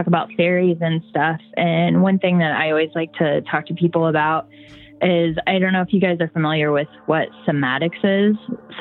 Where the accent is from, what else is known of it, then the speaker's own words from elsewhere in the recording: Indiana, United States; I am from Indiana originally, so I grew up around crop fields and cornfields my whole life.